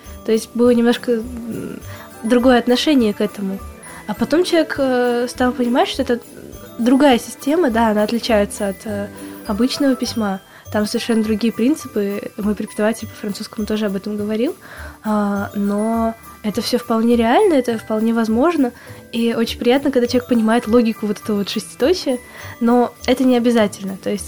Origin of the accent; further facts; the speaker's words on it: Naberezhnye Chelny, Tatarstan, Russia; я просто сама из Новгорода Челнов